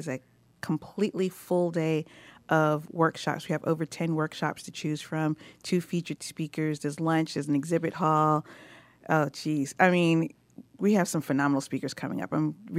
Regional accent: New York City, New York, United States; now in Atlanta, United States; I will admit, I'm from New York originally, from New York City, and we're different a little bit.

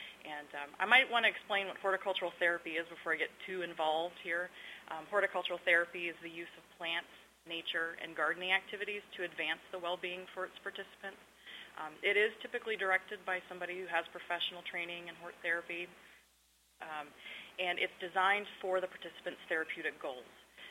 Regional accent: Tennessee, United States; also born or lived in Texas; Well, I'm not a native Texan. My background, I grew up in East Tennessee at the base of the Appalachian Mountains.

